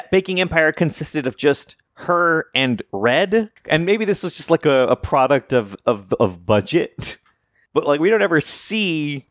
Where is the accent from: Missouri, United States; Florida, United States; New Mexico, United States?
New Mexico, United States; I would try pecans first, but I'm from New Mexico, so that's like, you know.